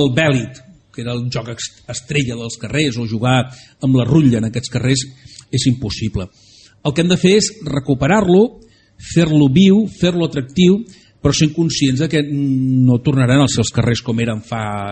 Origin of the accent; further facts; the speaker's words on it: Barcelona, Catalonia, Spain; jo sóc de Barcelona